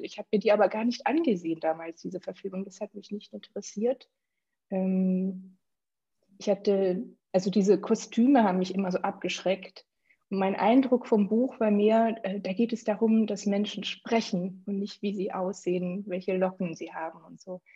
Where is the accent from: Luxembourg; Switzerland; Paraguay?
Luxembourg; Ich habe als Luxemburgerin relativ spät angefangen, Englisch zu lernen in der Schule. Mit 14, glaube ich, also in der 9. Klasse.